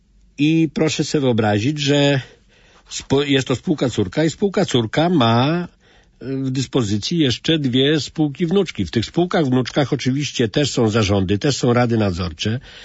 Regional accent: Ostrołęka, Masovian Voivodeship, Poland; pochodzę z Ostrołęki i pracuję w Ostrołęce

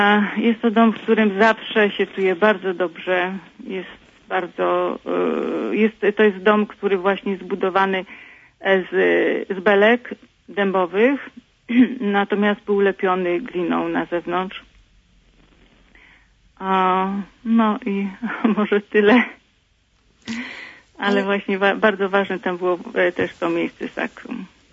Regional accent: Subcarpathian Voivodeship, Poland; dzwonię ze Śląska, pochodzę z Podkarpacia.

